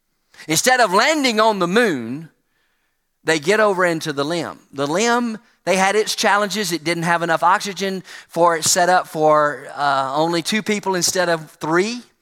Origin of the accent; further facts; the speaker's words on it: Alabama, United States; I grew up in Alabama, so Alabama has the Space and Rocket Center in Huntsville, Alabama